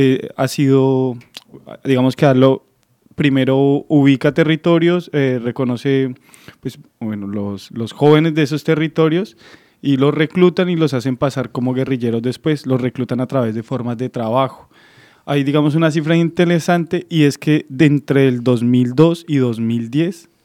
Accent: Bogotá, Colombia; Y bueno, soy colombiano, soy de la ciudad de Bogotá, capital de Colombia.

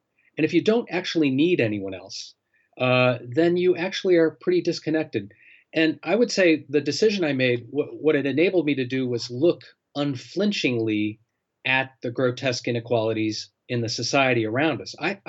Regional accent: Detroit, Michigan, United States; I grew up in Detroit. I came of age in 1967 when there was the uprising in Detroit.

